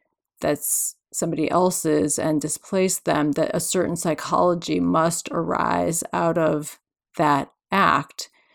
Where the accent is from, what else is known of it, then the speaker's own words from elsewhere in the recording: Midwest, United States; also born or lived in Alaska, United States; I grew up as a Midwesterner, but I was pulled by some mysterious force to the West. And I started in Alaska